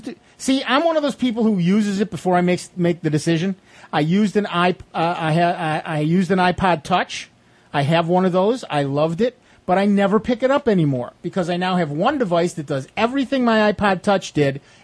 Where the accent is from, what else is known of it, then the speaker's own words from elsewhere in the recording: United States; And I'm an American, and so I get to choose.